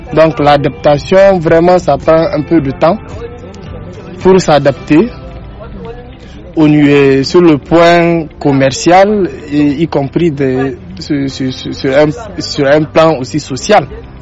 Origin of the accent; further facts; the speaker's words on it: Niger; now in Cameroon; Je suis nigérien, je viens du Niger.